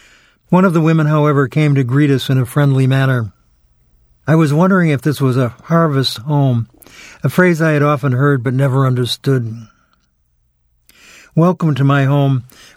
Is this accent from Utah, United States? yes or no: no; New York, United States; And I said, well, I'm from New York.